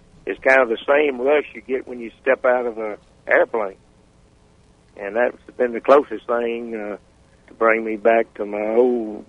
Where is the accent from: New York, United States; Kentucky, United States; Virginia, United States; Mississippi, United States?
Mississippi, United States; Columbus; But anyway, of course, I grew up in Columbus, Mississippi, and right on the river, so we had the water stuff